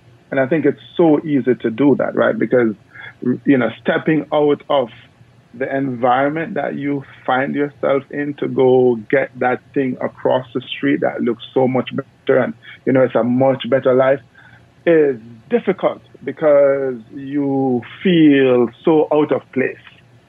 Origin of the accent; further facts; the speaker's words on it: Jamaica; So I'm 15 years old. I just started running track. And no, I'm from Jamaica, but I'm not one of the sprinters.